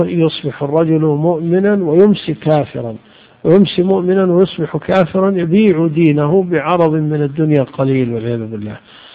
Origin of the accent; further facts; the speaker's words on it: Najd, Saudi Arabia; كان يعني في عندنا في نجد